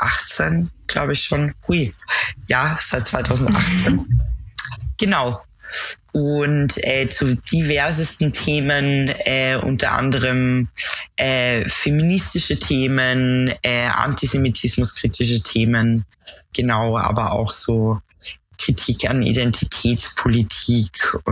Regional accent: Austria; now in Leipzig, Germany; Wie man an meinem Dialekt hören kann, ursprünglich aus der Nähe von Wien. Genau, wohne aber in Leipzig schon seit etlichen Jahren.

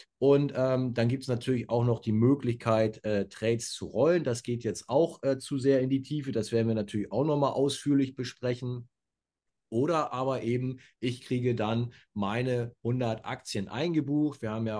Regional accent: Hamburg, Germany; In Hamburg haben wir leider nur Zweitliga-Fußball. Das heißt, als Norddeutscher fährt man natürlich ins Bremer Weserstadion

